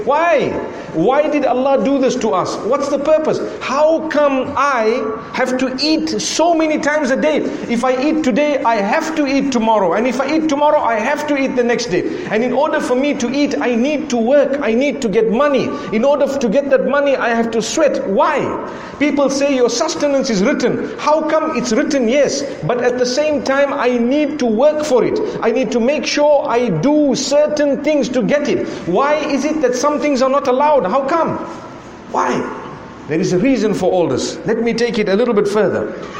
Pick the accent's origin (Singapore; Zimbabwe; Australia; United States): Zimbabwe; I come from Zimbabwe, you can hear my accent.